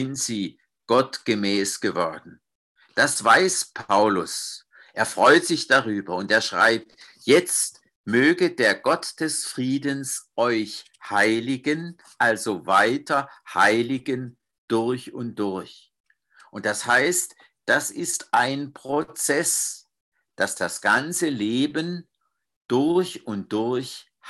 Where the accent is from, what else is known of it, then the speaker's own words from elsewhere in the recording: Baden-Württemberg, Germany; Dazu eine Geschichte aus meiner Heimat, aus dem Schwarzwald.